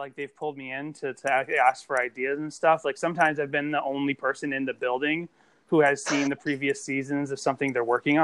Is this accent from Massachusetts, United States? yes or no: yes; Burlington, Massachusetts, United States; born there; now in Los Angeles, United States; No, I was born in Massachusetts, 20 minutes outside of Boston, north of the city, in Burlington, Massachusetts. And I've been living in LA for 4 years.